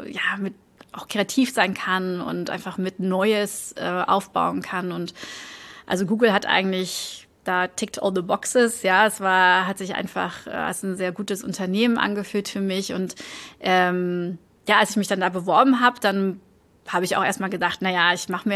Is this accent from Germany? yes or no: no; Flanders, Belgium; Ich komme nicht aus der Stadt ursprünglich, ich komme aus dem Dorf auch in der Nähe von Antwerpen und ich weiß das auch immer sehr zu schätzen, wenn ich dann jetzt meine Eltern besuchen gehe und die wohnen tatsächlich noch in dem Haus, wo ich aufgewachsen bin